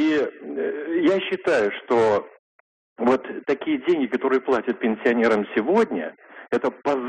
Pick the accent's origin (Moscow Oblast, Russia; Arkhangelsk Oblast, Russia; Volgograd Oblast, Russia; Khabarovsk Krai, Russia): Moscow Oblast, Russia; я из Подмосковья.